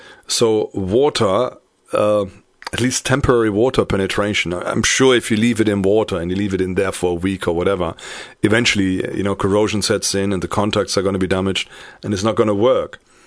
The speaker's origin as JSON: {"language": "English", "town": "Paderborn", "region": "North Rhine-Westphalia", "country": "Germany", "tie": "born or raised there", "said": "I had to think about something in my hometown in Paderborn."}